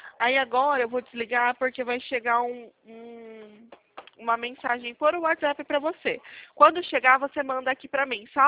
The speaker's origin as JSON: {"language": "Portuguese", "town": "Limeira", "region": "São Paulo", "country": "Brazil", "said": "Eu sou aqui de Limeira."}